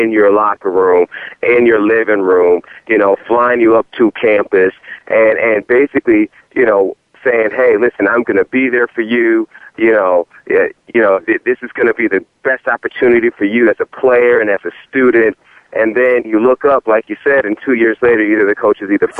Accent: Miami, Florida, United States; born there; And I was born in Miami, so I was a huge Miami Hurricane fan.

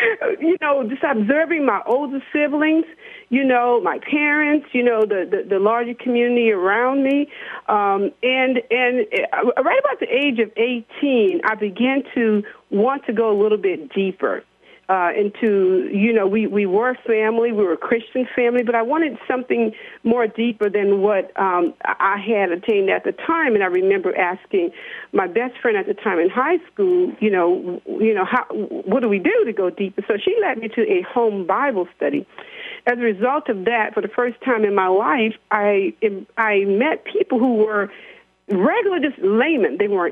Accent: New Orleans, Louisiana, United States; I was born in New Orleans, Louisiana. Very proud to say that, a product of the Lower Ninth Ward.

